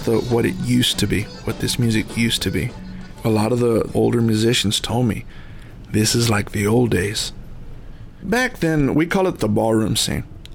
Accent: Austin, Texas, United States; I was raised here in East Austin

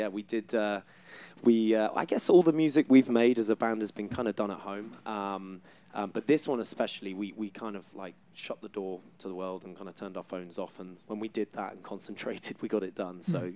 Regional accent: England, United Kingdom; Oh man, like I think as an English band growing up, you know, getting to kind of tour America is really up there as something to kind of achieve and do.

